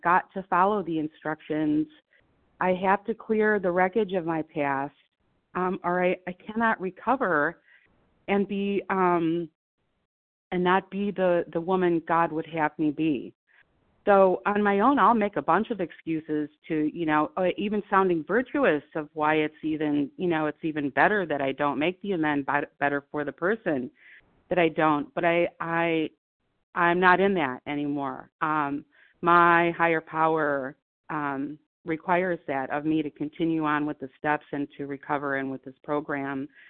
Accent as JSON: {"language": "English", "region": "Ohio", "country": "United States", "said": "from Ohio."}